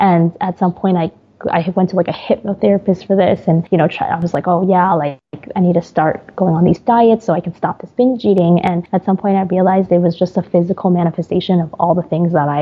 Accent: New York, United States; also born or lived in Shanghai, China; I'm Chinese American. I'm technically first generation. I was born in Shanghai, but I moved to the States, New York, when I was three.

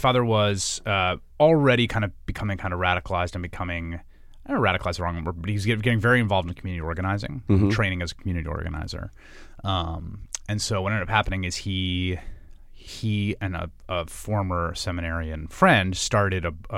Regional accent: New York, United States; because I grew up in New York in the 80s and 90s.

